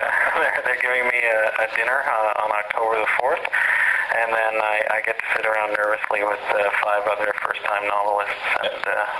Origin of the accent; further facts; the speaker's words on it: Toronto, Ontario, Canada; Growing up in Toronto, I was born in Toronto in 65